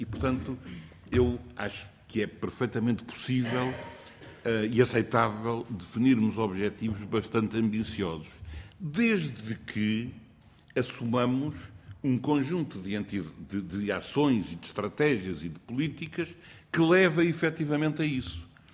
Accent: Portugal

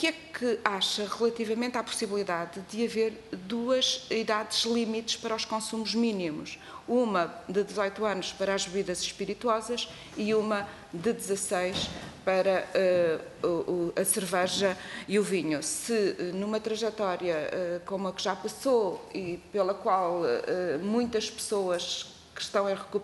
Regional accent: Viseu, Portugal; eu também sou do interior de Viseu

